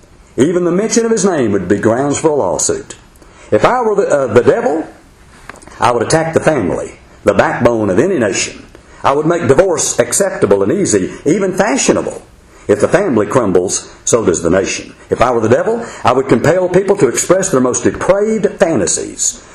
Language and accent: English; Houston, Texas, United States; now in Texarkana, United States; I'm from Houston, Texas. I'm living in Texarkana now.